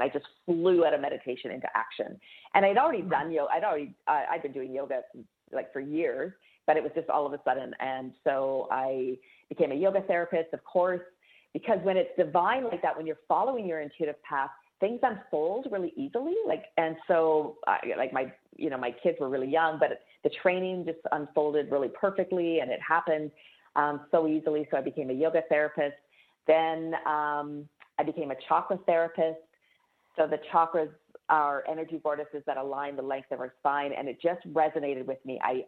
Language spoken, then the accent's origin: English; Calgary, Alberta, Canada; the city that I grew up in Calgary.